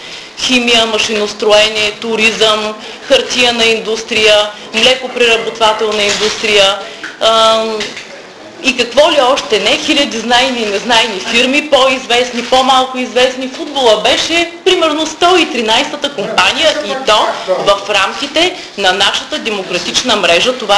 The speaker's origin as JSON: {"language": "Bulgarian", "town": "Stara Zagora", "region": "Stara Zagora Province", "country": "Bulgaria", "tie": "born or raised there", "said": "аз искам да заявя като Старозагорка, че лично аз моя принос към моя роден град и към развитието на спорта на този град съм го изпълнила."}